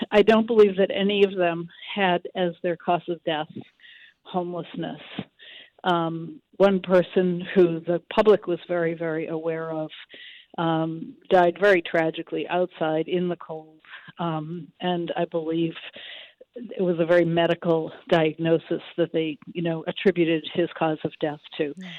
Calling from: Bennington, United States; I'm calling from Bennington.

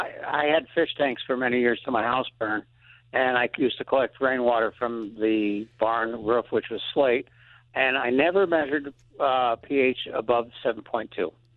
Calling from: Hebron, New York, United States; I'm calling from Hebron or Salem, New York.

